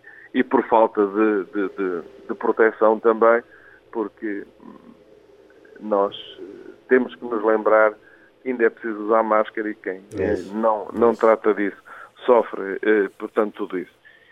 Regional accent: Viseu, Portugal; eu cheguei a Coimbra, um puto com 18 anos, e logo, eu não conhecia ninguém, vinha de Viseu, porque estudei em Viseu

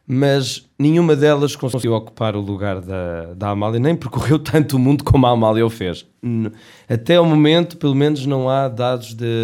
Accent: Portugal; Portanto, todos nós somos portugueses, temos que honrar uma figura que foi muito importante para Portugal

